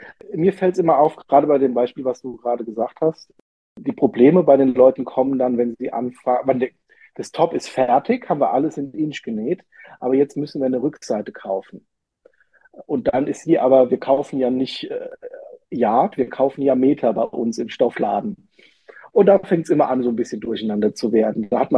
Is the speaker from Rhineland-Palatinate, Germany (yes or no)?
yes; Rhineland-Palatinate, Germany; ich komme ja aus der Pfalz